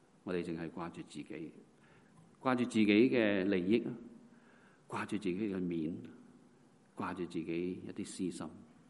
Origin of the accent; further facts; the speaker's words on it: China; 我哋中国人好欢迎添，系嘛？